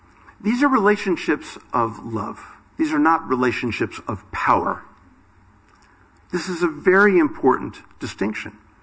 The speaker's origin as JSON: {"language": "English", "country": "United States", "lives_now": "United Kingdom", "said": "I mean, you folks are in Britain here, and I'm American, and, you know, we do things maybe a little differently in America."}